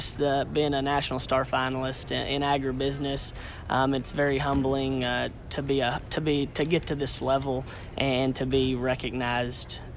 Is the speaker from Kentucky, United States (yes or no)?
yes; Munfordville, Kentucky, United States; I'm from Mumfordville, Kentucky, representing Hart County FFA.